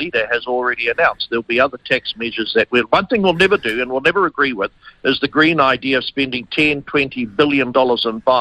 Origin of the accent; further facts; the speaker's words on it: Kaitaia, Northland, New Zealand; Mate, I'm from Kai Tai.